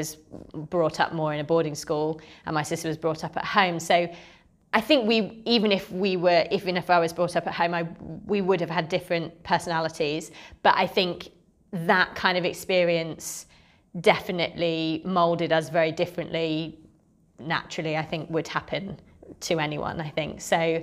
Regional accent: Chippenham, South West England, United Kingdom; also born or lived in Bath; So I was born in Bath. My parents moved down from Yorkshire for my dad's work to Wiltshire, Chippenham area. And so I grew up around there

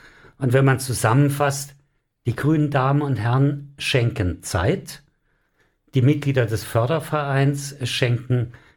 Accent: Southern Germany, Germany; Ich komme auch aus Süddeutschland

